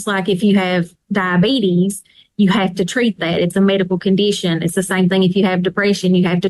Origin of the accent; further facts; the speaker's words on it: Kentucky, United States; We're Appalachian people. We're seen as being strong, and that's kind of how we want to portray ourselves.